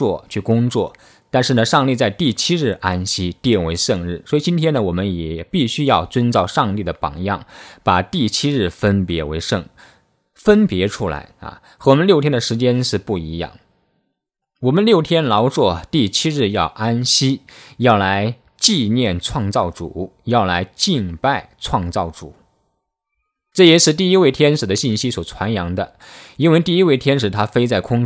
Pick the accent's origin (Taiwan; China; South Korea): China; 我们中国人称这一天为周末